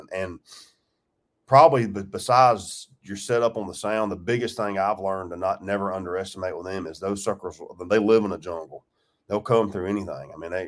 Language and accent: English; Georgia, United States; I grew up in Georgia, so I've obviously been in Florida a bunch